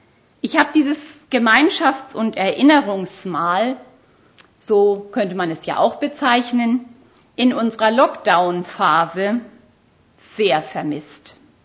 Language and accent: German; Schleswig-Holstein, Germany; gebürtig in Schleswig-Holstein aufgewachsen. Aber dann hat es mich irgendwann nach Baden-Württemberg verschlagen, wo ich von 1992 bis 1996 an der Bibelschule Adelshofen war.